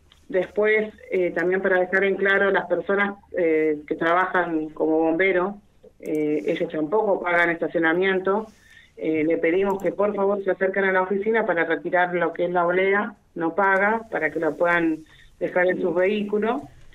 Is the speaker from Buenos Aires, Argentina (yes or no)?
no; El Bolsón, Río Negro, Argentina; yo, como nací y criada en Bolsón